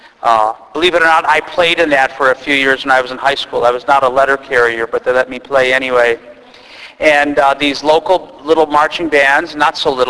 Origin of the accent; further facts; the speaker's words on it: Milwaukee, Wisconsin, United States; that has to do with growing up in Milwaukee.